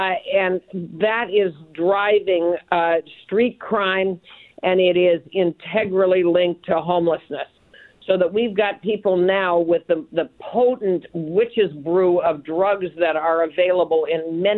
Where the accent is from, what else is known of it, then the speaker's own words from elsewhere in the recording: Oregon, United States; I'm a native Oregonian. I grew up in Central Oregon.